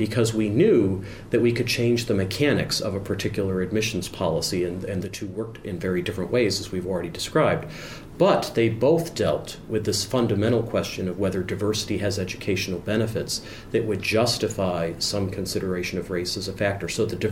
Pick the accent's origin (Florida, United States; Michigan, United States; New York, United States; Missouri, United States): Michigan, United States; It turned out I'm from Michigan, so yes.